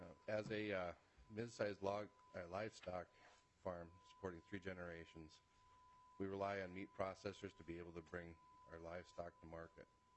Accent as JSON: {"language": "English", "town": "Kerkhoven", "region": "Minnesota", "country": "United States", "said": "I'm from Kirkhoven, Minnesota."}